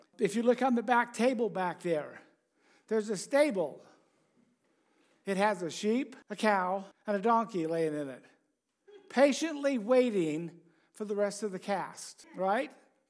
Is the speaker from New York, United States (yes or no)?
no; Wilson Lane, Utah, United States; I did. I grew up in Wilson Lane, just outside of Ogden.